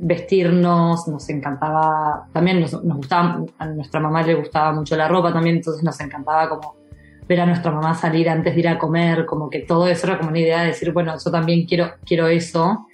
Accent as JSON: {"language": "Spanish", "region": "Córdoba", "country": "Argentina", "said": "nosotras somos de Córdoba, entonces cuando éramos más chicos"}